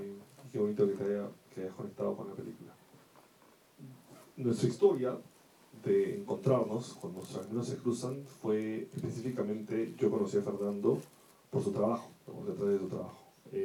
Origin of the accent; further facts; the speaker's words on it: Lima, Peru; born there; mi familia y mi papá son de Puno y Arequipa, también del sur del Perú, pero yo nací en Lima